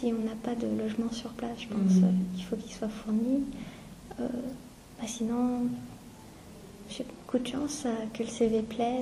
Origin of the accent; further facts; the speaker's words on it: France; Rentrer chez moi en France, revoir ma famille